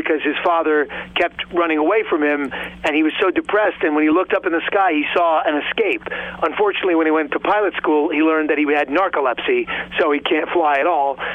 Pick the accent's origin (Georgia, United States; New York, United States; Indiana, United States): New York, United States; New York City; I grew up in New York City.